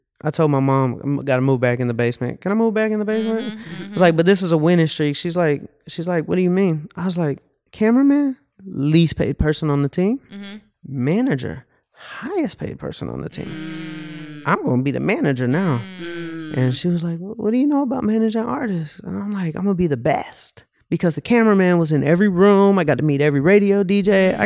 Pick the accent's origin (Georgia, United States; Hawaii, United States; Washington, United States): Georgia, United States; Atlanta; So growing up in Atlanta.